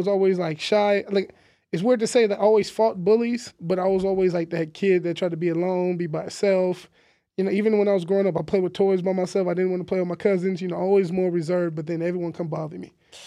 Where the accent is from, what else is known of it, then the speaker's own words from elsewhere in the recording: Victorville, California, United States; I came from California, Victorville, you know, small city. I mean, it's getting bigger now, but, you know, like, very poor city in a sense, you know.